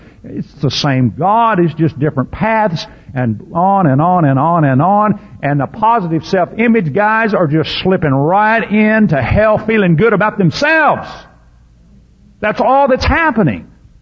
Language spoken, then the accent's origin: English; United States; I'm an American, and I'm glad I'm an American.